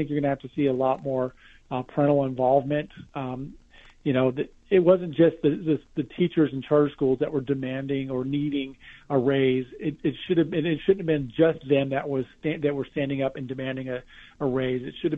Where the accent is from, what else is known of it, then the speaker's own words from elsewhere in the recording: Alaska, United States; You know, I grew up in Alaska, but, you know, being in Southern Nevada all these years is really – soften me up.